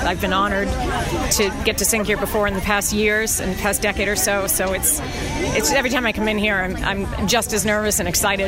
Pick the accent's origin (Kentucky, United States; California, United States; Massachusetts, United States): Massachusetts, United States; Waltham; and I'm from Waltham.